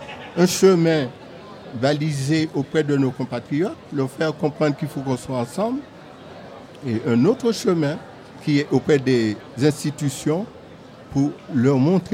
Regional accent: Martinique; now in Montpellier, France; moi, je suis Martiniquais, pas seulement en tant que Martiniquais, mais je suis avant tout ultramarin. Je suis ultramarin, mais je suis également français.

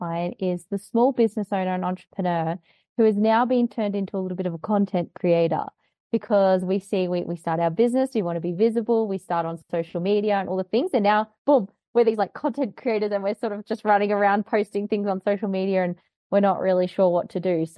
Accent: Australia; now in Bogota, Colombia; I am Australian, but I'm currently not in Australia at the moment. I'm dialing in from Bogota in Colombia. So that's where I'm currently hanging out in Colombia for the next few months.

